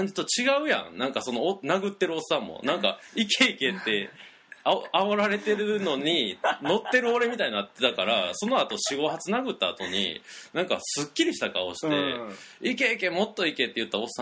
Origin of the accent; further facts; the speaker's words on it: Mie, Japan; also born or lived in Osaka / Kyoto / Tokyo; 僕、三重県で生まれ育って、予備校大阪で学生時代京都で、で京都で大学卒業してからもしばらく住んで東京に出てきたりとかしてて